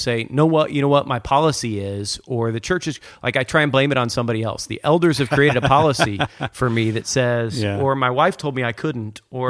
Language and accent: English; Cincinnati, Ohio, United States; now in Atlanta, United States; So I'm from Cincinnati and I moved to Atlanta.